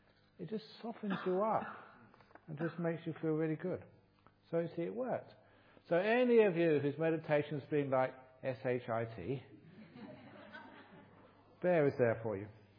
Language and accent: English; England, United Kingdom; now in United States; I come from England